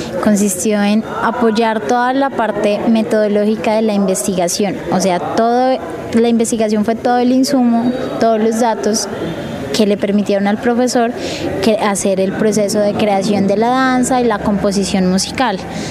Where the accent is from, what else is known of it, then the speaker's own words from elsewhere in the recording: Acacías, Meta, Colombia; yo soy de Acacias Meta, pero la verdad yo no conocía San José del Guaviare hasta que vine a realizar este acompañamiento.